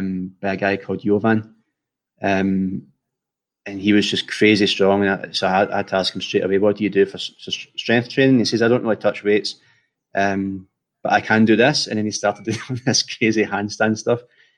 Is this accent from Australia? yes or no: no; Scotland, United Kingdom; moved away; I'm coming from Scotland, land of the deep fried everything. So there's no fat people here. it's such a culture shock coming from Scotland.